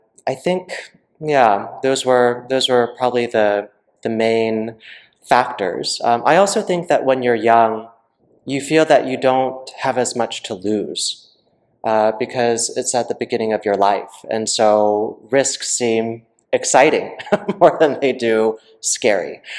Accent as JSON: {"language": "English", "region": "Deep South", "country": "United States", "tie": "born or raised there", "said": "I was born and raised in the Deep South to two parents who immigrated from South Korea before I was born."}